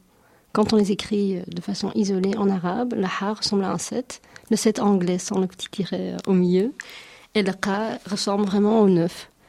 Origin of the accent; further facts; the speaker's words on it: Paris, Île-de-France, France; qu'on peut prononcer un peu comme le R parisien, je viens de Paris